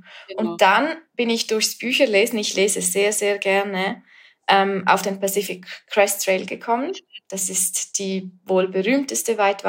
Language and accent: German; Graubünden, Switzerland; Ich bin aus der Schweiz und in den Bergen aufgewachsen und so bin ich eigentlich schon als Kind immer wandern gewesen, weil ich einfach wirklich in einem Bergdorf wohne.